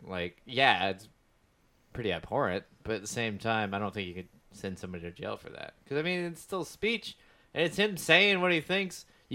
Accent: Louisiana, United States; We're all from Louisiana.

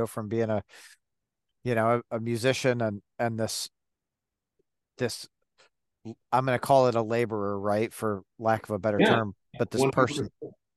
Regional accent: Detroit, Michigan, United States; now in Missouri, United States; I grew up in Detroit and now I'm in this little small town in Missouri.

